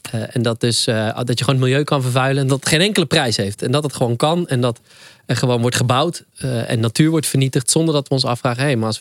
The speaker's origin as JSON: {"language": "Dutch", "region": "North Brabant", "country": "Netherlands", "said": "Ik ben Brabander, ja."}